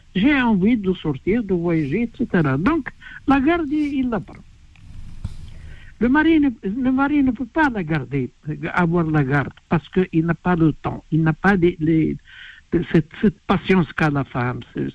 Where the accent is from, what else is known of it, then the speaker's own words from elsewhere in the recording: Morocco; Et un enfant de 2 ans chez nous au Maroc, il peut avoir son passeport.